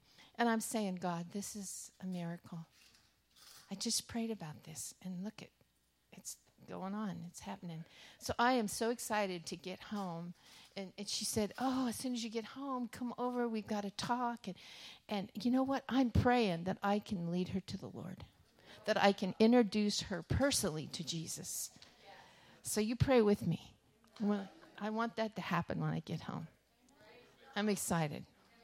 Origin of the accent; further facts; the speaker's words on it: Texas, United States; I'm from Texas. I've been from all over, but right now I'm from Texas.